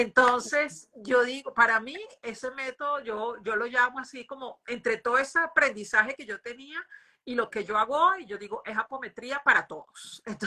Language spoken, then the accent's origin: Spanish; Venezuela; moved away as an adult; now in Brazil; yo soy venezolana y me voy de Venezuela